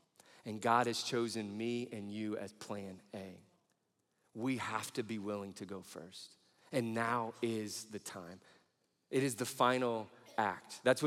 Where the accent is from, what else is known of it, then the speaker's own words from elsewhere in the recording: Midwest, United States; the fact I was brought up in the Midwest